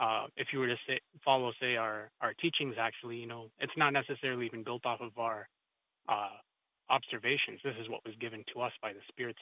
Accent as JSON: {"language": "English", "town": "Red Lake Nation", "region": "Minnesota", "country": "United States", "lives_now": "Cloquet, United States", "said": "I'm Eagle Clan from Red Lake Nation and currently living in Cloquet, Minnesota."}